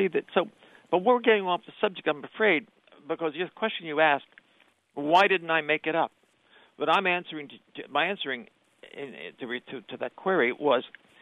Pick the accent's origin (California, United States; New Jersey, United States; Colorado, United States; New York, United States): New Jersey, United States; My mother had a dress shop in my hometown, which is in southern New Jersey